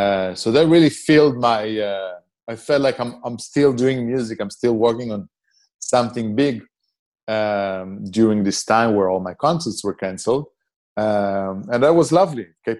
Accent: Beersheba, Southern District, Israel; Well, I was growing up in Be'er Sheva. It's in the southern part of Israel.

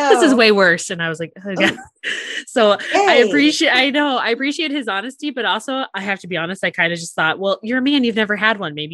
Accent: Illinois, United States; now in North Dakota, United States; You know, we live in North Dakota now. We're originally from Illinois, so we don't have family in the area.

